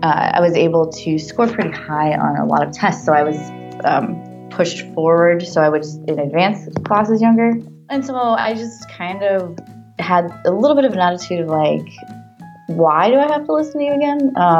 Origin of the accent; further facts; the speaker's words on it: Florida, United States; moved away; also born or lived in Simi Valley, California; I was born in Simi Valley, California, and then I left when I was about 3 to South Florida. So early life, I moved quite a bit